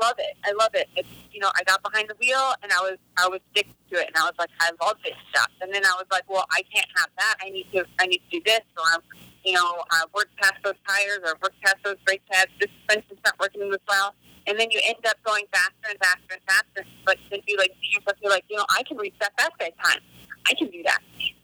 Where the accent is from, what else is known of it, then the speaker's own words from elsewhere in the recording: Rolla, Missouri, United States; In the Ozarks, Rolla, Missouri, in the middle of nowhere.